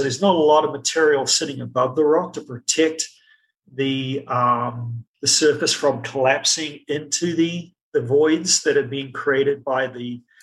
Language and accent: English; New Zealand; also born or lived in Canada / Connecticut; now in United States; Okay, I'm a New Zealander.